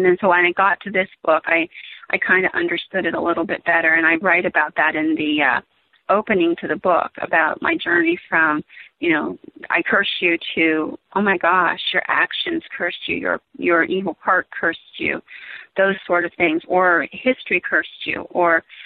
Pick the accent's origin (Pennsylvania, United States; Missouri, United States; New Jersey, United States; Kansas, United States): Pennsylvania, United States; I'm from Pennsylvania, and we have the Brockers and the witches and all that stuff that came from the Amish and what have you.